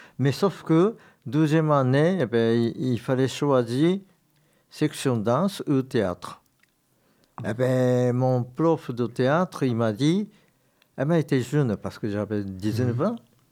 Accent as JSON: {"language": "French", "region": "Tokyo", "country": "Japan", "tie": "born there", "second_language": "French", "said": "Mais je comprends un peu. Et je suis né à Tokyo. Je suis né en 1947, il y a longtemps."}